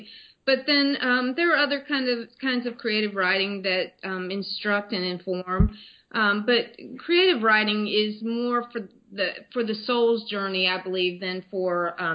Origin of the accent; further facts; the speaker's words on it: Atlanta, Georgia, United States; now in St. Augustine, United States; I am from Atlanta, Georgia, originally, and I currently live in St. Augustine, Florida, about maybe 100 steps from the beach